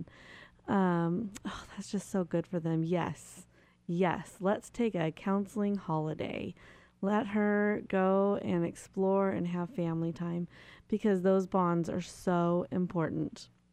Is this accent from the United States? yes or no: yes; Redding, California, United States; now in Chico, United States; I'm from Reading, so that's a pretty quick little jaunt. I don't know about here in Chico.